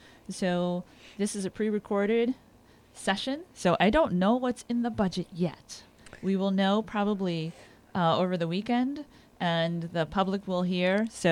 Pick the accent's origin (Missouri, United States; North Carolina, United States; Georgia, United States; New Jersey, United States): New Jersey, United States; now in Duanesburg, United States; So I've been in New York since 1989. I grew up in New Jersey.